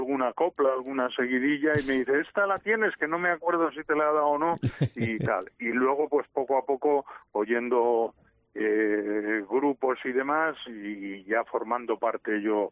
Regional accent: Robledo, Spain; otro pueblo diferente del mío, yo soy de Robledo.

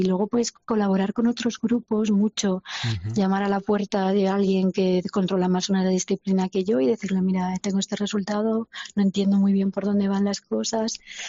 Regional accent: Villena, Valencian Community, Spain; Yo de Alicante.

